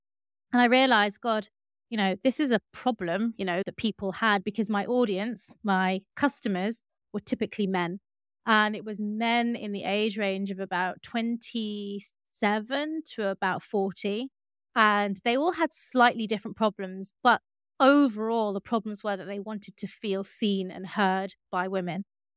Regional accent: London, United Kingdom; I grew up in East London. So obviously in the UK, in London, but it was the east of London.

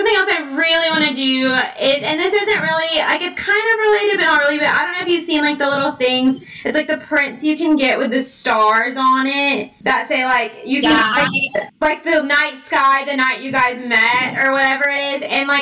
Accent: Texas, United States; I'm from Texas, and they have these candles.

